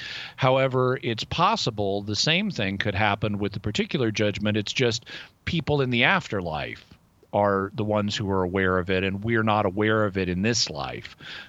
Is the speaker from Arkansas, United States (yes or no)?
yes; Arkansas, United States; Where I'm from, or where I grew up in Arkansas, there is a little town right near my hometown called Tontytown.